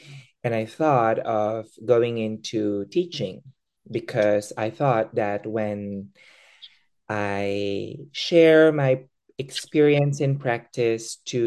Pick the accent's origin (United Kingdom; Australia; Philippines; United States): Philippines; moved away as an adult; now in Switzerland; I am a Filipino occupational therapist. So I studied, trained, and worked there as an OT before moving here to Switzerland.